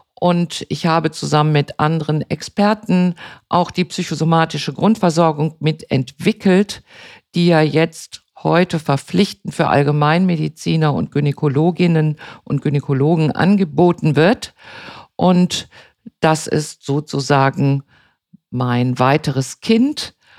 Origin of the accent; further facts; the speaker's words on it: Herne, North Rhine-Westphalia, Germany; meine Kollegin aus meinem Heimatort Herne, auch Hausärztin